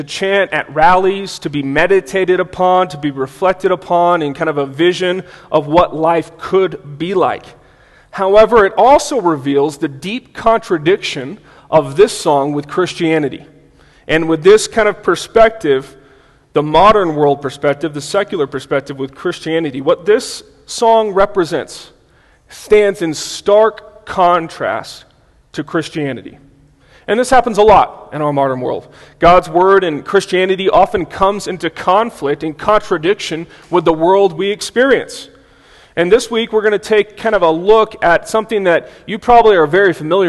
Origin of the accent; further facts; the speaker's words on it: Dallas, Texas, United States; I'm from Dallas-Fort Worth, Texas, the Dallas part.